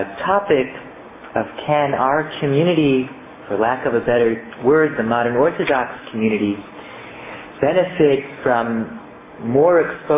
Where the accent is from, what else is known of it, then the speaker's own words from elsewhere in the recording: New York, United States; I grew up in Washington Heights. I grew up in the halls of Yeshiva Shabbeinu Yitzhak Elchanan.